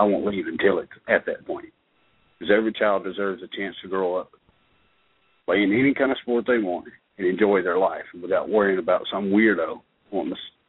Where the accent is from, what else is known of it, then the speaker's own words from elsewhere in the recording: Canton, United States; And I grew up here in Canton. I've been here 40 years, you know, born and raised in this community.